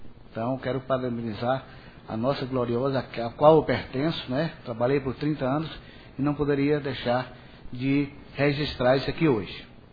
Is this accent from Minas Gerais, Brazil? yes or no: yes; Palmital de Minas, Minas Gerais, Brazil; moved away as an adult; now in Formosa, Brazil; aqui vim para trabalhar e daqui eu não saí. Então, é minha cidade também, tem a minha cidade natal, que é Palmital de Minas, mas Formosa está no meu coração